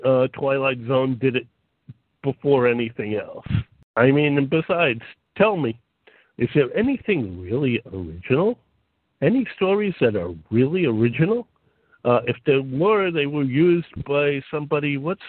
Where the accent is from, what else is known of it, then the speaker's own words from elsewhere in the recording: New York, United States; I'm a New Yorker. I'll keep walking.